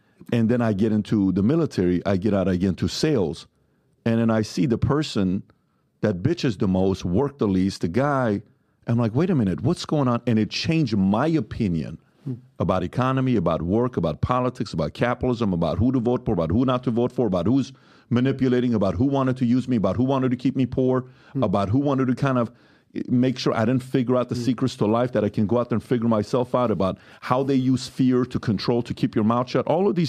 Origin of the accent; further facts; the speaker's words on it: Iran; I grew up in Iran, and I see 10,000 men marching, flagellating their backs